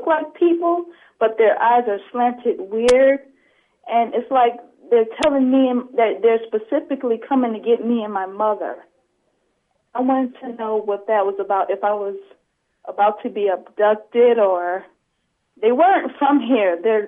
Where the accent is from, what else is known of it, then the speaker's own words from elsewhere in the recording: Florida, United States; from Florida.